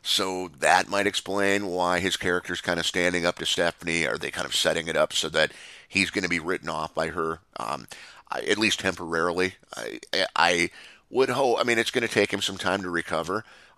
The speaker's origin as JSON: {"language": "English", "region": "Minnesota", "country": "United States", "said": "Maybe it's the passive-aggressive approach that appealed to me as a Minnesotan. We're kind of known for that."}